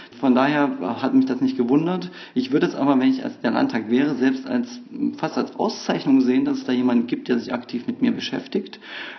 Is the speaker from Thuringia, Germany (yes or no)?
yes; Thuringia, Germany; Zum einen bin ich jemand, der in Thüringen groß geworden ist.